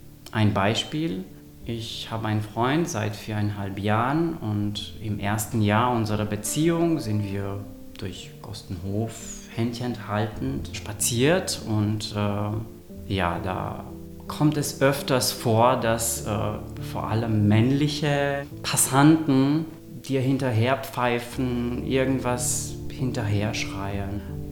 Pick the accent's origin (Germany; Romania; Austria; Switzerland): Romania; German is a second language; moved away; Ich bin in Rumänien aufgewachsen, in kommunistischen Rumänien, wo wir keinen Zugang zu Informationen über gleichgeschlechtliche Liebe hatten.